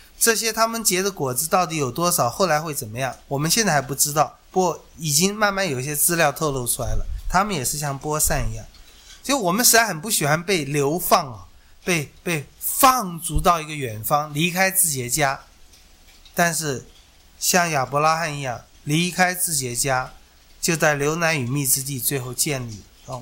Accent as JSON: {"language": "Chinese", "country": "China"}